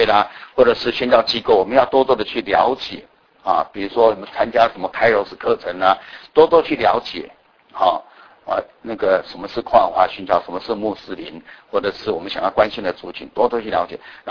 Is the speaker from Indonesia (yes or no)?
yes; Indonesia; 别人看我们是印尼的土人、野蛮人、番人